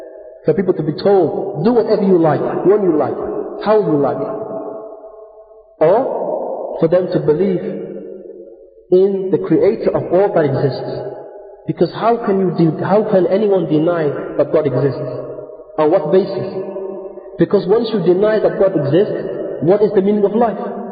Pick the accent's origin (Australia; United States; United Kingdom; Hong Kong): United Kingdom